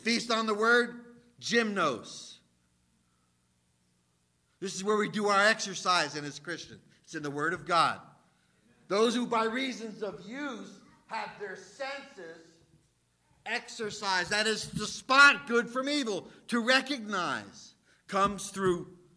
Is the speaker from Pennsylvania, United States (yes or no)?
no; New Jersey, United States; Reminds me of something from growing up in Jersey.